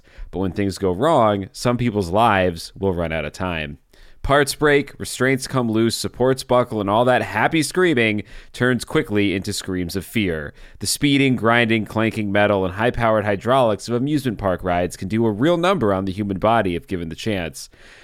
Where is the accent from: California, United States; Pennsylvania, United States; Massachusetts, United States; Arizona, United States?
Pennsylvania, United States; Hershey; I grew up in Hershey, Pennsylvania, home of Hershey Park. So especially as a young kid, it was a pretty cool place to grow up.